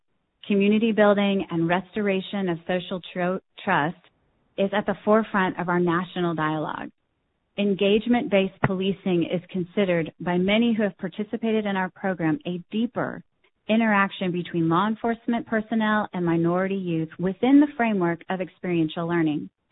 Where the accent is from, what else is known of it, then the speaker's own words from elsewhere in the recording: Oklahoma, United States; from my home state of Oklahoma.